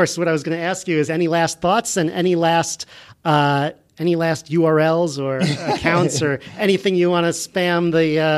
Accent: Boston, Massachusetts, United States; When I was growing up, I thought that's all Boston was.

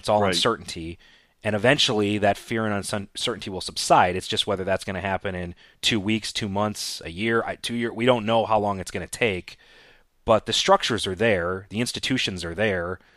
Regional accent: Chicago, Illinois, United States; I'm from Chicago, certain part of Chicago, there's risk in Chicago.

